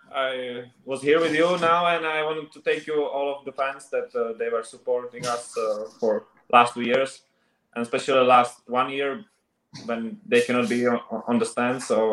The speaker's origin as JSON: {"language": "English", "country": "Czechia", "second_language": "English", "said": "because I'm from Czech Republic, so I was focused on East Europe and, you know, the West Europe and Germany."}